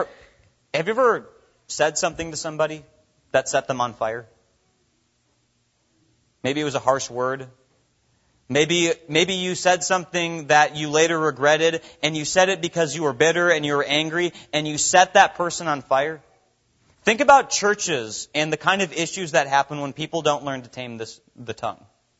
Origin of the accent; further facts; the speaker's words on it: Minnesota, United States; Growing up in Minnesota, I grew up on 5 acres.